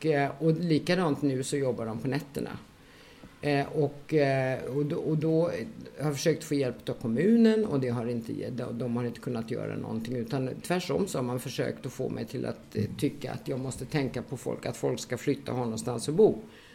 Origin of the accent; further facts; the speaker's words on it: Stockholm, Stockholm County, Sweden; born there; jag är ju född i Stockholm och sen flyttade vi efter runt om i Sverige beroende på var min pappa fick jobb någonstans.